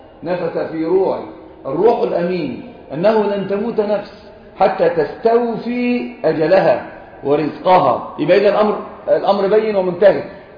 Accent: Egypt; مثلا فهد عندنا في مصر يقولون

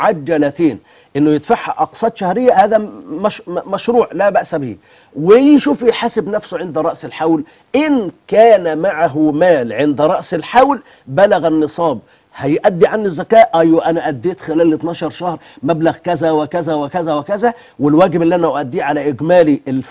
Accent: Egypt; عندنا في مصر هنا

